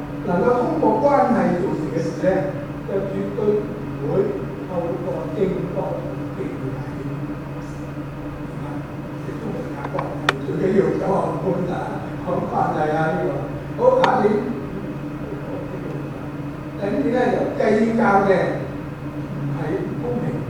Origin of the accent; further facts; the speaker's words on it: China; 就好啱我哋中國人嘅祖宗文化喎